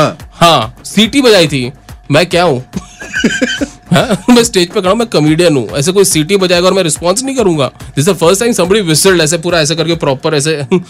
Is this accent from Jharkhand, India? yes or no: no; Jamnagar, Gujarat, India; मैं जामनगर में पला बड़ा हूँ.